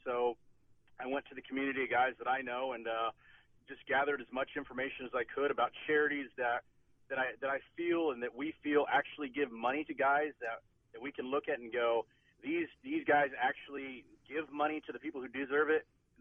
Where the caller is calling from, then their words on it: Sumner, Washington, United States; Calling from Sumner, Washington.